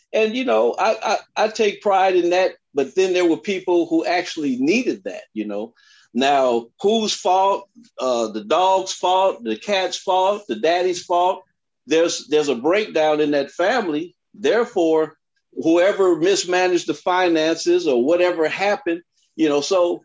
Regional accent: Compton, California, United States; I grew up in Compton, we had flag football systems that were like unbelievable, and everybody played

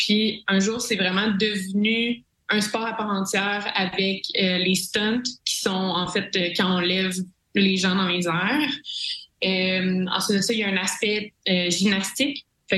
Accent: Granby, Quebec, Canada; also born or lived in Saint-Hyacinthe / Ottawa; now in Sherbrooke, Canada; En fait, moi, je suis née à Saint-Hyacinthe, j'ai grandi à Granby, j'ai fait mon université à Ottawa, puis je suis rendue à Sherbrooke, fait que je me promène beaucoup. J'ai 29 ans

